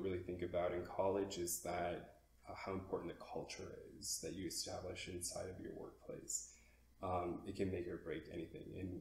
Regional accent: Minnesota, United States; I was like one issue I think maybe like ingrained in me as a Minnesotan.

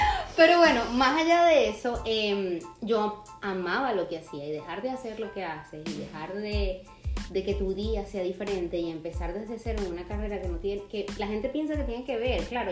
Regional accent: Venezuela; moved away; yo vengo de Venezuela

